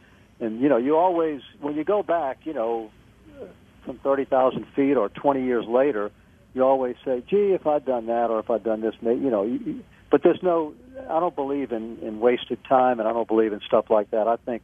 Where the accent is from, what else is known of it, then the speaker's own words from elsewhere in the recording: New Orleans, Louisiana, United States; I got to stay in my hometown, which, you know, there are pros and cons